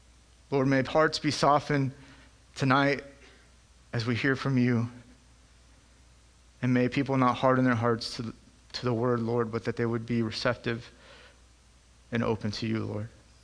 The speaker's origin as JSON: {"language": "English", "town": "McAllen", "region": "Texas", "country": "United States", "tie": "born or raised there", "moved": "as an adult", "said": "And I grew up in McAllen. I went to school in Sherryland, left there in 2003, been back once or twice. My dad was stationed down there"}